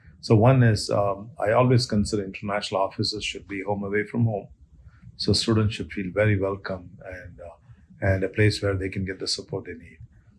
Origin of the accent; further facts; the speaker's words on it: India; moved away as an adult; now in United States; And I'm originally from India. I came here as an international student myself.